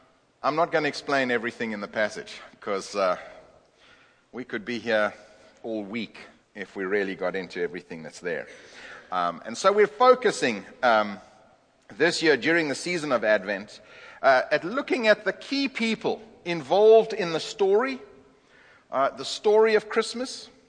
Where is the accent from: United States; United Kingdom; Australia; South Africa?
South Africa; moved away; because I came from South Africa. I'd never heard it before